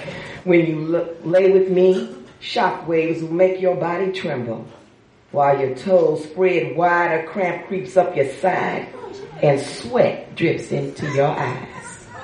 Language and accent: English; California, United States; I'm also from the Inland Empire.